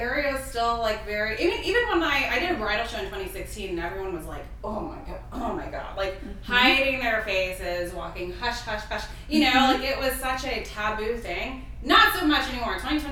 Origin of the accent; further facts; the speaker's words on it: Arkansas, United States; now in Hampton Roads, United States; I'm from Arkansas, from, like, a town of 3,000 people. That was fucking horrible.